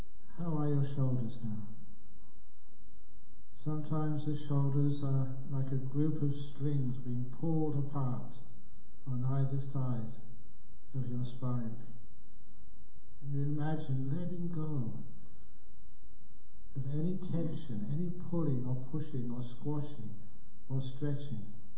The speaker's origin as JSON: {"language": "English", "town": "Acton", "region": "London", "country": "United Kingdom", "tie": "born or raised there", "said": "When I was growing up in West London, in Acton"}